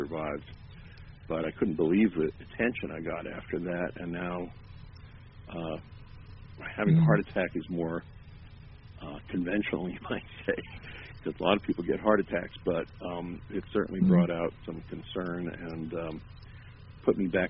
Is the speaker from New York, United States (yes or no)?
yes; New York, United States; I'm a New Yorker kid who got into the folk music boom and then found out about … he changed my life that way.